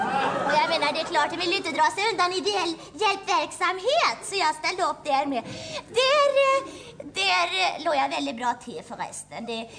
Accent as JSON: {"language": "Swedish", "region": "Västra Götaland County", "country": "Sweden", "tie": "born there", "said": "Det är nämligen så att jag hade en väldigt svår dialekt att arbeta bort. Ja, det är nämligen så att jag är född i Västergötland"}